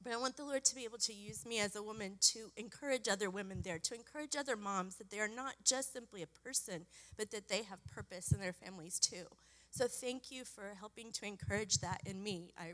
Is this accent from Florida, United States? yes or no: yes; Florida, United States; moved away; We grew up in Florida. We have deep roots. I've never moved before in my life until we moved to Kentucky.